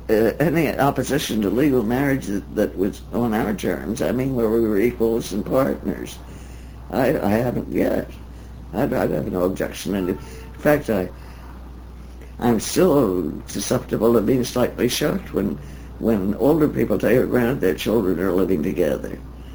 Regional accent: Philadelphia, Pennsylvania, United States; which mentioned I came from Philadelphia, so some stringer sent the story to Philadelphia

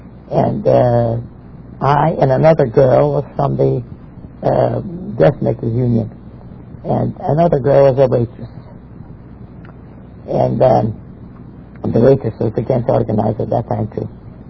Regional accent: Chicago, Illinois, United States; now in New York, United States; Okay, I come from Chicago. That's Chicago I'm talking about. Because when I came to New York

